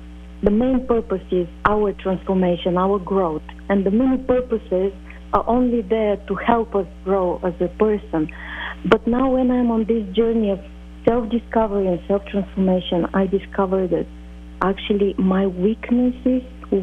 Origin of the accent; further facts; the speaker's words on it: Bulgaria; English is a second language; I grew up in Bulgaria.